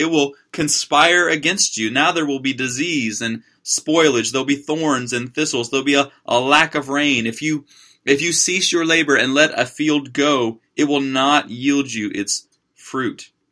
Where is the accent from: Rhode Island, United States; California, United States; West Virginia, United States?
California, United States; And when I was a boy growing up in the San Fernando Valley in California, we would go out into the fields in the summers